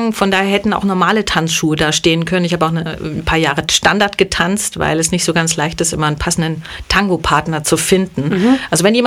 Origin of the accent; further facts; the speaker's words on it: Bad Brückenau, Bavaria, Germany; born there; Das ist noch, Vorsicht, ganz dünnes Eis für eine Fränkin natürlich.